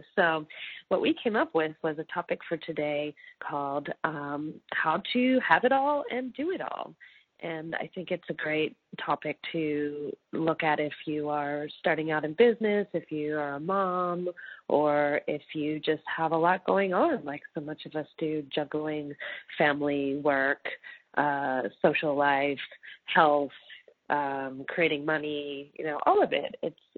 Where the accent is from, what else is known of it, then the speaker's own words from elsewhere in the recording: United States; moved away as an adult; now in Australia; I'm living now in the Sunshine Coast of Australia, although I am American. I've moved here 3 years ago to start a family.